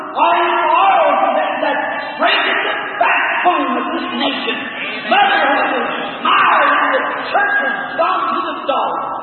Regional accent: United States; I'm American and I love my country, but I believe in real Americanism.

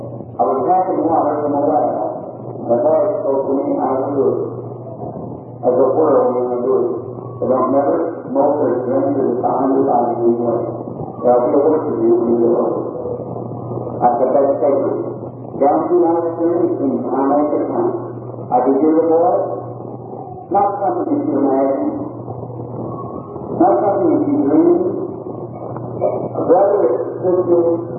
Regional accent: Kentucky, United States; born there; I was born of a humble parent, born of the Catholic. I was born in Kentucky.

